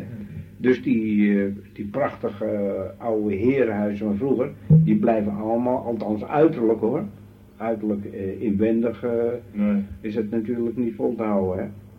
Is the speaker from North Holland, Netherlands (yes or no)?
yes; Amsterdam, North Holland, Netherlands; born there; ik ben in Amsterdam geboren.